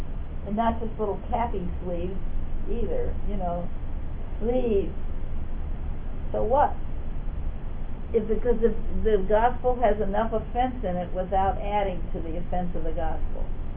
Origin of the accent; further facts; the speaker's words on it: United States; Or I can't eat that particular food because I'm American and it would probably really make me sick.